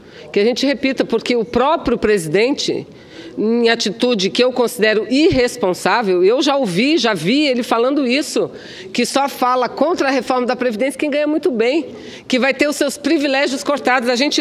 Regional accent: Manaus, Amazonas, Brazil; Semana passada eu estive no T1, lá da minha cidade de Manaus

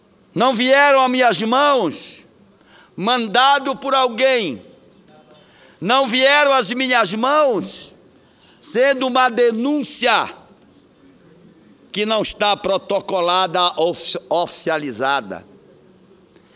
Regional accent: Pará, Brazil; vou falar ao povo da minha terra, vou falar ao estado do Pará, o estado querido do Pará, o grande estado do Pará

